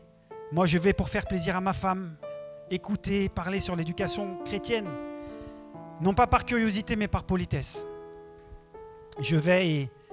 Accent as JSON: {"language": "French", "country": "Côte d’Ivoire", "lives_now": "Europe", "said": "Tous les deux, on est en Côte d'Ivoire. On est ivoirien. Et ayant grandi en Afrique, on n'a pas les mêmes problèmes qu'il y a ici en Europe"}